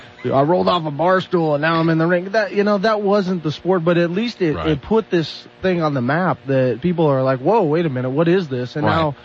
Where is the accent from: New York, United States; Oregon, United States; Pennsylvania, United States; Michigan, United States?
Oregon, United States; Oregon City; born there; No, I was born in Oregon City, my business is out in Gresham, and I live in Eagle Creek, which is right next to Estacada.